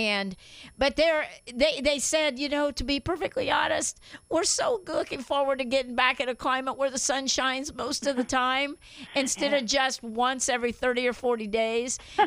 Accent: Indiana, United States; PJ, you and I grew up in Indiana. We know all about that, right?

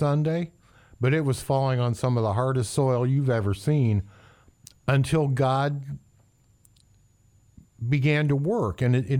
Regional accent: Indiana, United States; We're all, well, Megan and you and I, not so much Nan over here, but we're from Indiana. We know what a cultivated field looks like.

